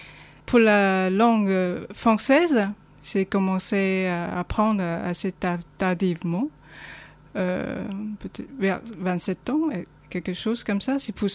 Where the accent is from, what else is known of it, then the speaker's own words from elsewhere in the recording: Beihai, Guangxi, China; first language Beihai dialect; French is a second language; now in France; mieux connaître les langues chinoises, le mandarin, le cantonais, et aussi ma langue maternelle, la langue de Beihai, etc. Je peux vous donner un exemple. C'est dans mes premières années en France